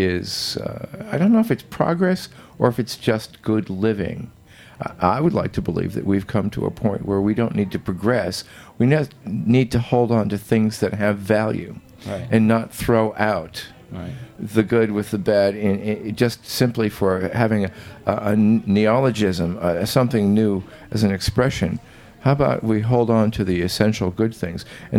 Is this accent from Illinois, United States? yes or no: yes; Illinois, United States; I grew up in one outside of Chicago, with ribbon windows up near the hip roof.